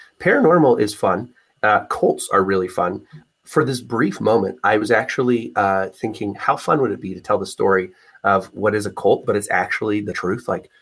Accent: Nebraska, United States; I would tell people I was from the Midwest, and they'd be like, Nebraska's not the Midwest.

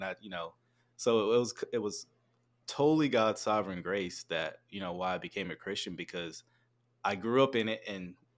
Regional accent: Texas, United States; also born or lived in Louisiana; But I was born in Louisiana, grew up in Texas. One of the best decisions my mom ever made was doing that.

